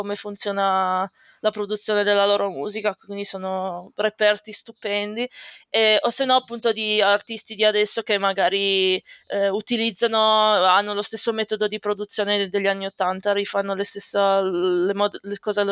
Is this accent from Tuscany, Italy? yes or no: no; Prarostino, Piedmont, Italy; sono di Pinerolo, e non sono neanche okay. di Pinerolo, sono di Prarostino. Prarostino okay. che è proprio un buco di posto vicino a Pinerolo sulle colline.